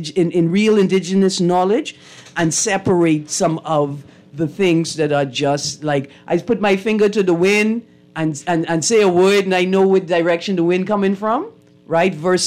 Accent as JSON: {"language": "English", "country": "Bahamas", "said": "For instance, I come from the Bahamas. We have an oral tradition where we transfer knowledge orally, right?"}